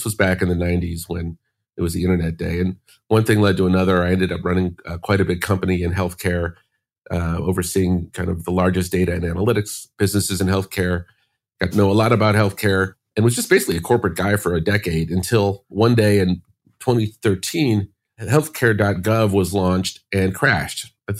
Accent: Chicago, Illinois, United States; now in California, United States; I grew up in Chicago, went to college.

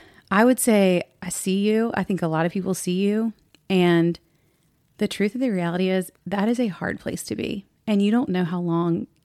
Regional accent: North Carolina, United States; now in Dallas, United States; We grew up in North Carolina. We both live in Dallas.

